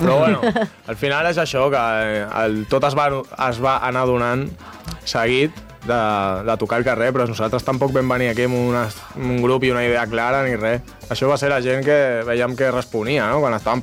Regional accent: Torrelles de Llobregat, Catalonia, Spain; I jo soc de Torrelles de Llobregat.

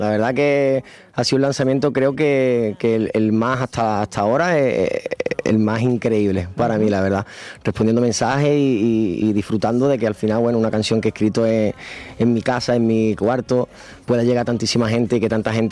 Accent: Cádiz, Andalusia, Spain; now in Madrid, Spain; Cádiz es mi tierra y siempre va a estar ahí, ¿no?

